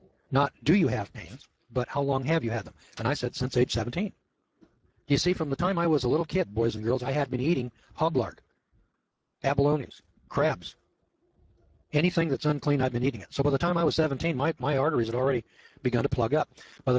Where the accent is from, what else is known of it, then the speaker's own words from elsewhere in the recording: Missouri, United States; You know, I'm from Missouri.